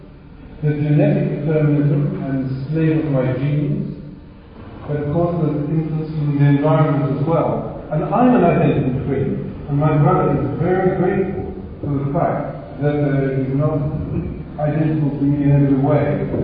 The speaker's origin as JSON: {"language": "English", "region": "England", "country": "United Kingdom", "said": "So I'm English."}